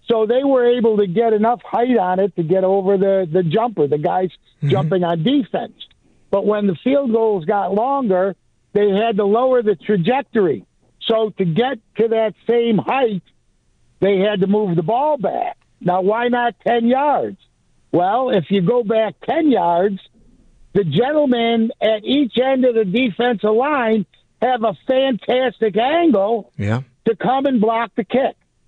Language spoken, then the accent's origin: English; Buffalo, New York, United States; and as a matter of fact, I grew up in Buffalo, and I have some great lineage.